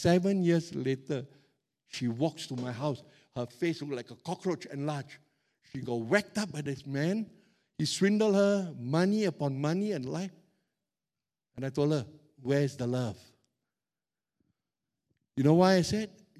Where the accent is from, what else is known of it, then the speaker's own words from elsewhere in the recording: Katong, Singapore; And I grew up in Katong.